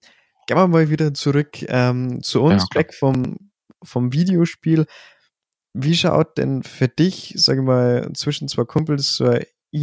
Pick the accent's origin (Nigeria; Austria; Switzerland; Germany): Germany; Bavaria; für mich als Bayer, für mich ist Bayerisch und Hochdeutsch sind nur mal so zwei Sprachen.